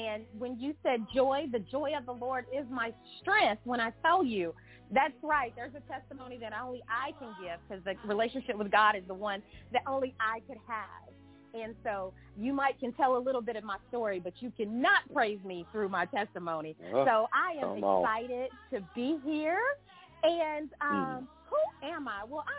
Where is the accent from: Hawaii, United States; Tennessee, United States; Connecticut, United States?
Tennessee, United States; now in Atlanta, United States; And and so I am in my hometown, but I grew up here with my parents